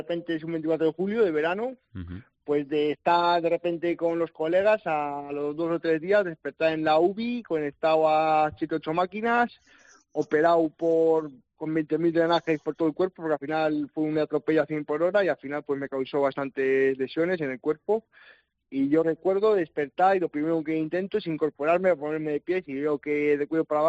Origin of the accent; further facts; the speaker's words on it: Castile and León, Spain; yo era, vengo de un pueblo de Valladolid, un pueblito pequeño, y mi futuro era la agricultura